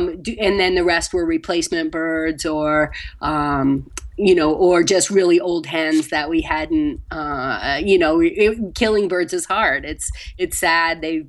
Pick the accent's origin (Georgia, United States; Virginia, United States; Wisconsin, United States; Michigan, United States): Virginia, United States; No, I'm from Virginia. And when I was growing up, probably in about junior high, at the house I grew up in, we had a bunch of tomatoes, but that was about it.